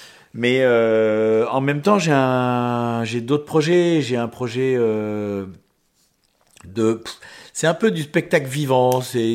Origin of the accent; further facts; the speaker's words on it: France; j'oublie que je suis français à ce moment-là